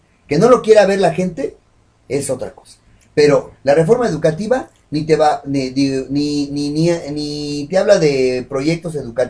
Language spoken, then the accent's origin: Spanish; Mexico; soy mexicano, vivo en México